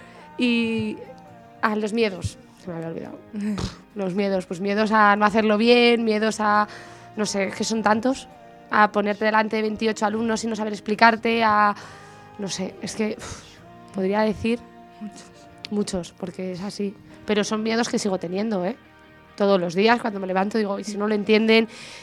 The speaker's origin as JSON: {"language": "Spanish", "town": "Burgos", "region": "Castile and León", "country": "Spain", "said": "Bueno, vengo de Burgos, como todo el mundo"}